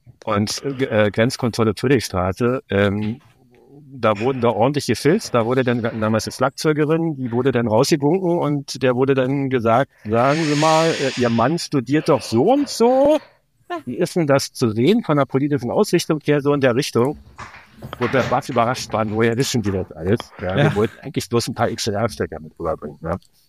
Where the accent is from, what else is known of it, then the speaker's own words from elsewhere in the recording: Berlin, Germany; Ich bin in West-Berlin groß geworden